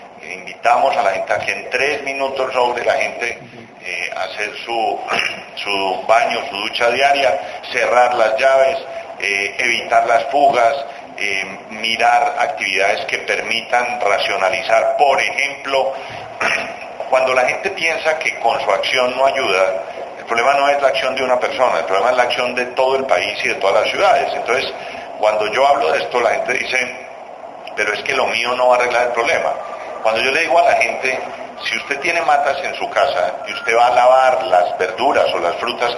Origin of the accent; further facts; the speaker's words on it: Colombia; yo como colombiano, cómo contribuyo a disminuir la utilización de agua